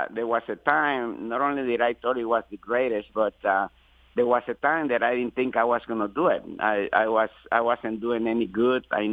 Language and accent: English; Panama; English is a second language; now in United States; Oh yeah, when I came from Panama, I thought I knew how to ride. Believe me, I learned a lot in this country.